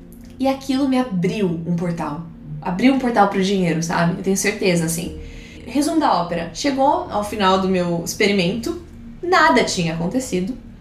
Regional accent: Brazil; porque a gente é brasileira, então a gente só fala em português uma com a outra

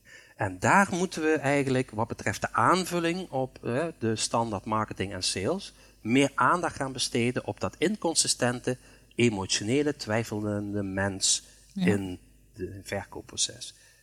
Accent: Limburg, Netherlands; Ik ben uit Limburg, maar dat horen jullie natuurlijk helemaal niet.

